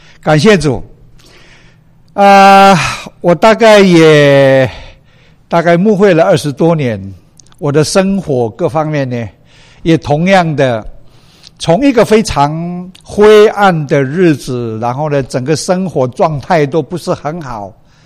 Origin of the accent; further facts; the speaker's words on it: Taiwan; 我带着台湾的心情，那到这个地方，我稍微在分享当中呢，会谈论一些我们的家乡台湾